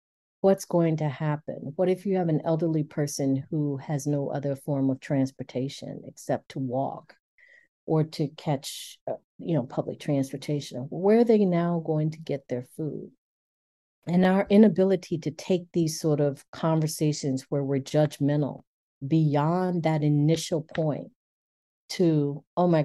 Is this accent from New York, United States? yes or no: yes; Buffalo, New York, United States; The shooting that occurred in Buffalo, New York, several months back, which was formerly my hometown.